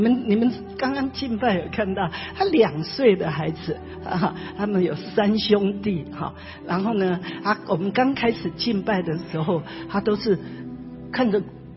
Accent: China; 所以如果我们中国人会觉得老成持重蛮好的，对不对？

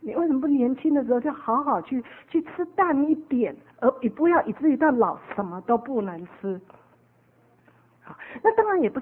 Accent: Taiwan; 红萝卜我们台湾人都是白萝卜，

